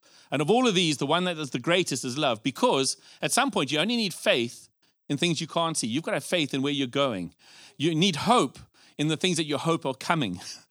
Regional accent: Zimbabwe; now in United Kingdom; And, you know, I look at our society today, and we came from Zimbabwe to here.

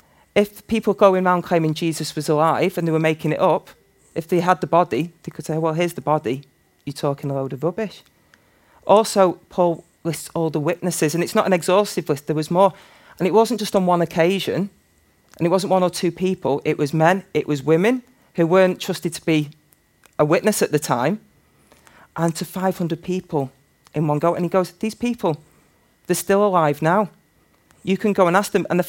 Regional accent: Manchester, North West England, United Kingdom; now in Liverpool, United Kingdom; crossover point where I've spent more of my life in Liverpool than I have in Manchester. Yay. And as a Mancunian, that makes me nervous.

